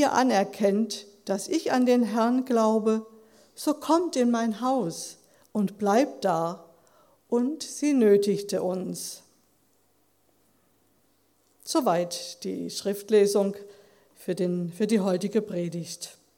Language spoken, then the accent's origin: German; Wetzlar, Hesse, Germany; aus meiner Heimat, also aus Wetzlar